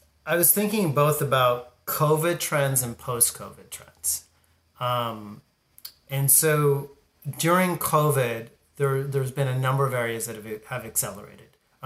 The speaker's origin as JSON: {"language": "English", "region": "California", "country": "United States", "tie": "born or raised there", "said": "I grew up in Southern California. I used to go to Disneyland every year for my birthday."}